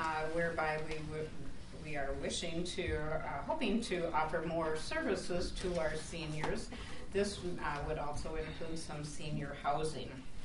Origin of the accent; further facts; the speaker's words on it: Potosi, United States; I'm from Potosi